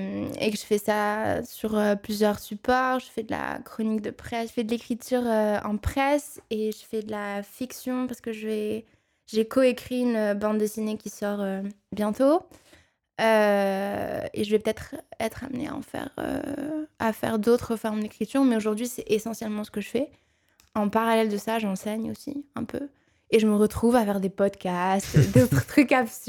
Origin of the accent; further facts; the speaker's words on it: Morocco; now in Paris, France; Je suis marocaine